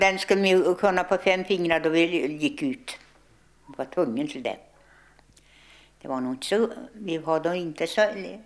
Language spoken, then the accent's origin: Swedish; Jämtland County, Sweden; Och jag är ifrån Jämtland, jag född.